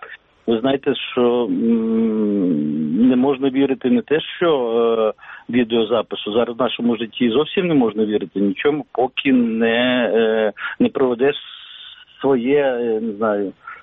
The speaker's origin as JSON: {"language": "Ukrainian", "country": "Russia", "said": "я з Росії."}